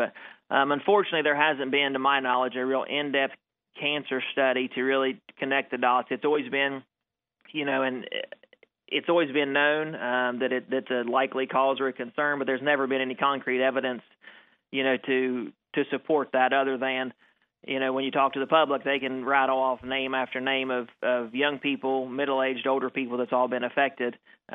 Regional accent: United States; I'll call it the A plant because I was born and raised in Pike County, so that's what we called it back then.

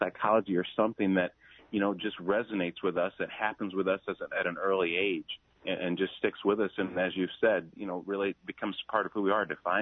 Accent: St. Louis, Missouri, United States; born there; I was born in St. Louis and raised a Cardinals fan, of course

